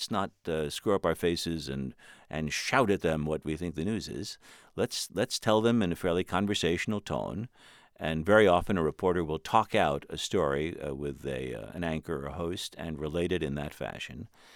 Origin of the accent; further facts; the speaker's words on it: New York, United States; now in Washington, United States; although I'm a New Yorker, and it hurts me to say this